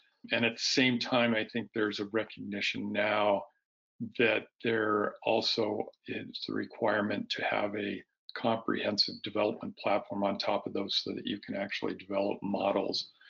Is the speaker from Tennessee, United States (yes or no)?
no; California, United States; I grew up in the Bay Area, and I was interested in technology, and that was the early days of technology starting to happen in the Bay Area.